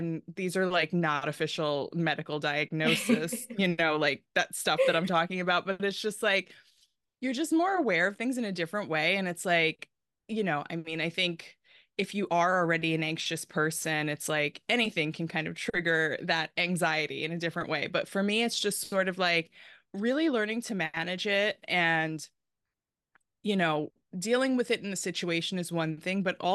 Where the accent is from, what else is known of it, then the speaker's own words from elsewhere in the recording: New York, United States; Yeah, like you said, I'm born and raised in New York, and my love for New York never dies.